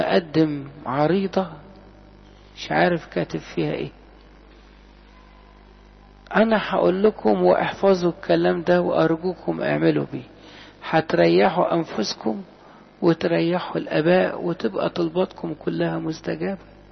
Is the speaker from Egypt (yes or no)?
yes; Egypt; في بلادنا مصر الغالية